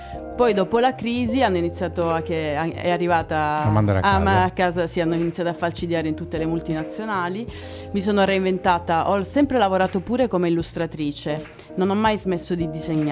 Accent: Catania, Sicily, Italy; Dalla Sicilia, altra isoletta.

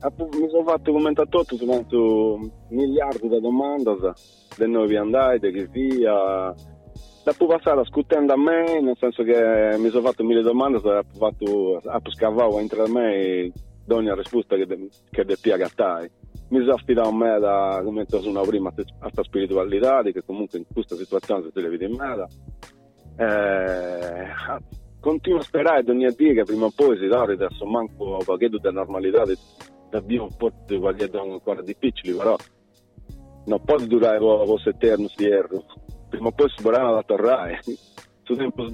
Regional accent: Sardinia, Italy; comunque essendo sardo, essendo mediterraneo, tenendo su me questa cosa di gesticolare

